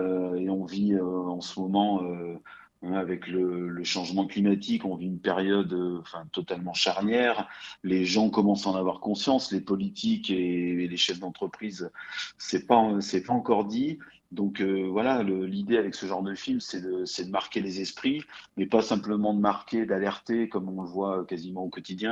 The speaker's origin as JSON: {"language": "French", "town": "Valence", "region": "Auvergne-Rhône-Alpes", "country": "France", "also_born_or_lived": "Paris", "said": "moi, je suis originaire de la Drôme, de Valence, donc je suis revenu m'installer un peu plus au sud, à Dieulefit, il y a presque 20 ans."}